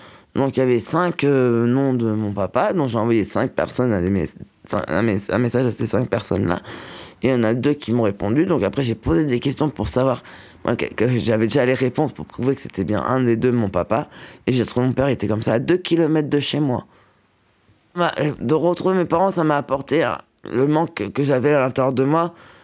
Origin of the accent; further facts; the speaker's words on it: Nantes, Pays de la Loire, France; Moi, j'ai vécu toute une bonne partie de ma vie vers Nantes, l'agglomération nantaise. Je suis né à Nantes. J'étais abandonné vers mes 2 ans dans un foyer de l'ASE à Nantes.